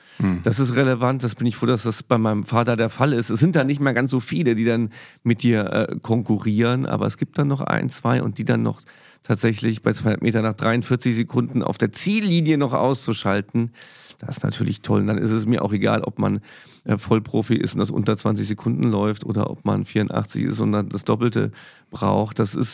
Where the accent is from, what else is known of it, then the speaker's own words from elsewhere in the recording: Saarland, Germany; Das ist unsere Position als Saarländer.